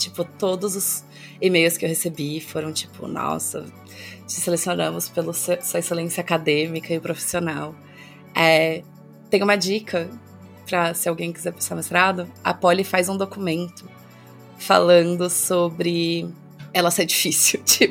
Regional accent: Sorocaba, São Paulo, Brazil; Na verdade, eu sou de Sorocaba

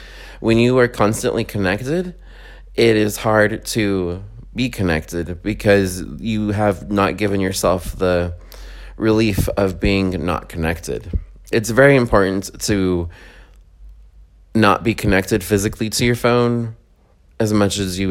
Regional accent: New Mexico, United States; I grew up very under a cactus, so to speak, because I'm from New Mexico

